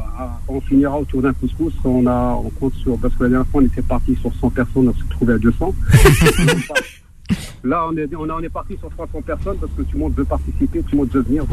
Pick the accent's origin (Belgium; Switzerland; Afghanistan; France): France; Nanterre, Île-de-France; je suis natif des bidonvilles de Nanterre.